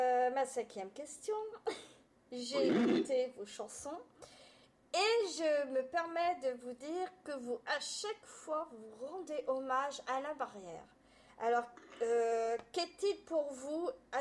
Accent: Lyon, Auvergne-Rhône-Alpes, France; now in Brittany, France; Malgré que je suis originaire de Lyon, j'avoue que la barrière... Oui, je suis lyonnaise.

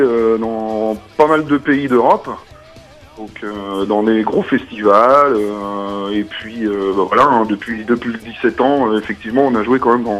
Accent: Les Landes-Genusson, Pays de la Loire, France; Alors moi je suis des Landes Génusson

